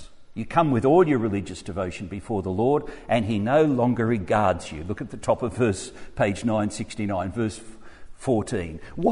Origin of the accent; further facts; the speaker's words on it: Australia; Remember when I was growing up in Australia, our foreign policy was driven by connections, what was called the domino theory.